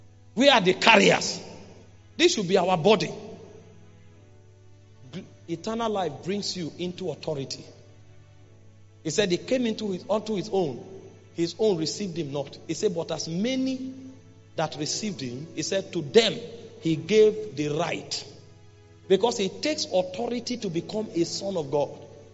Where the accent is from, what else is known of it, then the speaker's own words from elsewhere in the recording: Nigeria; English is a second language; I'm Nigerian.